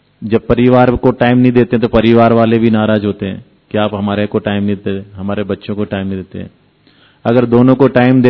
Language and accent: Hindi; Rajasthan, India; क्योंकि मैं लोकल राजस्थान से हूं